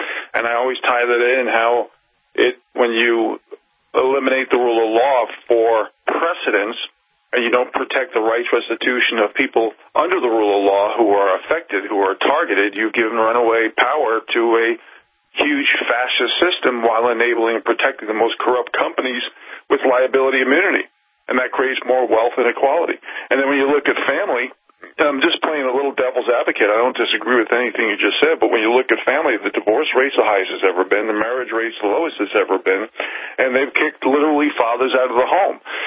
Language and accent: English; United States; I care about my country. I'm an American.